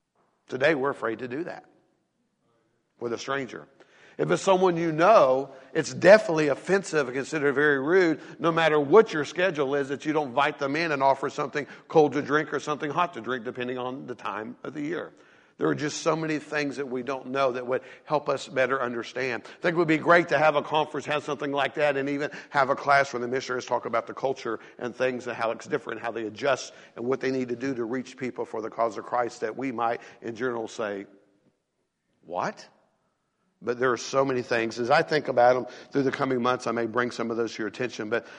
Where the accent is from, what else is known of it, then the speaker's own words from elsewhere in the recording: the South, United States; I grew up in the South. I talk about Southern hospitality.